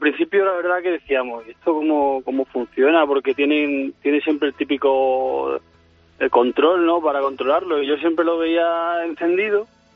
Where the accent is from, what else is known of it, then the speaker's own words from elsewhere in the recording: Cáceres, Extremadura, Spain; also born or lived in Plasencia; yo nací en Plasencia, mi mujer también. Y bueno, a los 6 años ya me fui para Cáceres y sí. He viajado bastante, pero sí toda la vida llevaba viviendo en Cáceres.